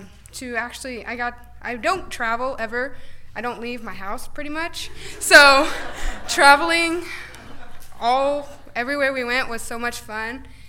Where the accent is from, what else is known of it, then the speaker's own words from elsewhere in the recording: Clay City, Indiana, United States; because I'm from Clay City, and I don't know anybody from Jasonville.